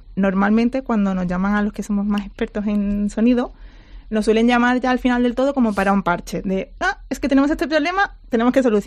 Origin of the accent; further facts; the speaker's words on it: Andalusia, Spain; Somos andaluces, lo de la fama de que hacemos ruido, podemos decir que es fama, pero la tenemos por algo.